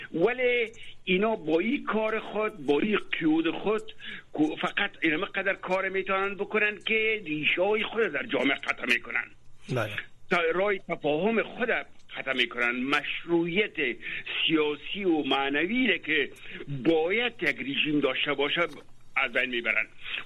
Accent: Afghanistan; moved away; من خودم یک نفر هستم که همین لحظه در خارج از افغانستان هستم.

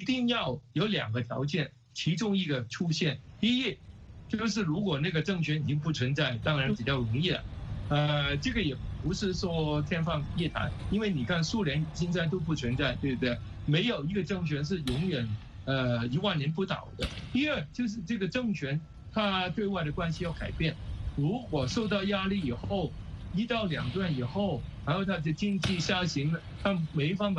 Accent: Guangdong, China; 又变成我们广东人说的那种糖水滚糖鱼、黄水滚黄鱼，

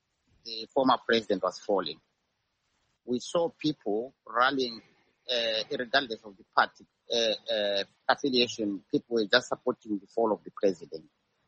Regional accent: Plumtree, Matabeleland South, Zimbabwe; say, for instance, I come from Plumtree.

